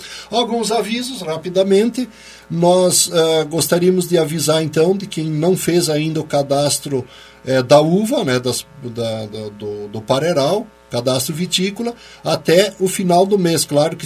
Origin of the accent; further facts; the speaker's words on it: Brazil; de vergonha dizer que eu sou brasileiro